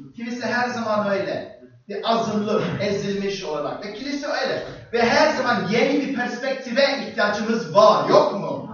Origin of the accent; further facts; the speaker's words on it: Cyprus; moved away; Ben, biliyorsunuz, Güney Kıbrıs'ta doğdum, büyüdüm, yetiştirdim.